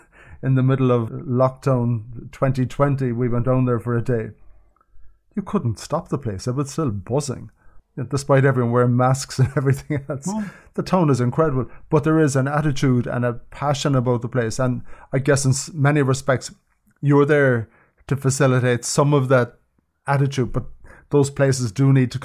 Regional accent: Cork, Munster, Ireland; like I'm from Cork and I get blown away by Clonakilty.

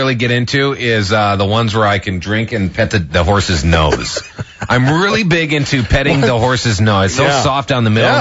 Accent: Sioux Falls, South Dakota, United States; It's my hometown.

